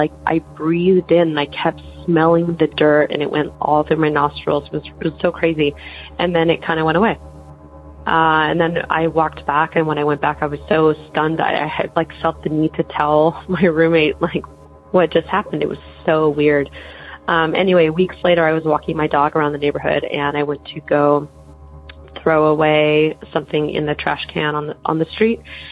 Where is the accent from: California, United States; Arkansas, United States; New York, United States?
California, United States; Los Angeles; I'm from Los Angeles, California.